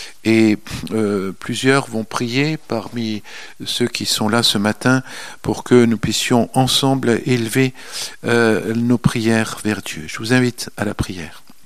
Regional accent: France; De la même manière qu'aujourd'hui, chez nous en France, c'est la déesse raison à laquelle la France a été consacrée

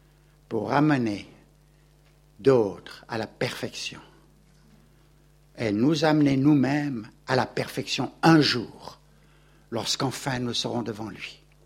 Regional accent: Gabon; born there; je suis né moi-même au Gabon, en pleine brousse, dans l'hôpital de Dr. Albert Schweitzer

